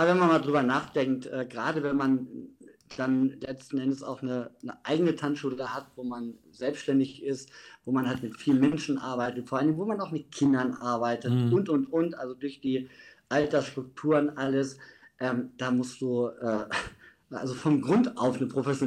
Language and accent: German; Alfeld, Lower Saxony, Germany; komme gebürtig aus Alfeld und bin auch hier in Alfeld hängen geblieben